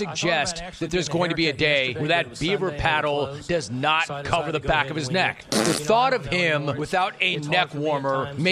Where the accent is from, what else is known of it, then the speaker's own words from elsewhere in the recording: Los Angeles, California, United States; I live south of Los Angeles. I'm a Los Angeles native. I grew up in Los Angeles. I no longer live there. I live south thereof.